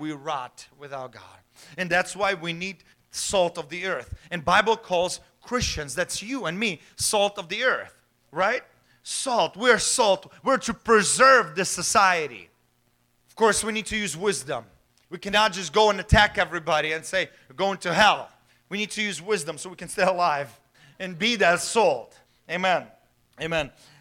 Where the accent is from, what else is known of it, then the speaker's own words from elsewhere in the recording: Ukraine; There's war in Ukraine right now, my home country, where I was born.